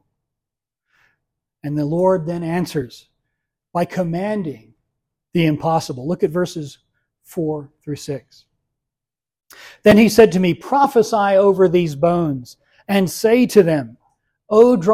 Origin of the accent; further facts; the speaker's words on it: Georgia, United States; like I used to hear as a child growing up in Georgia, these bones are graveyard dead.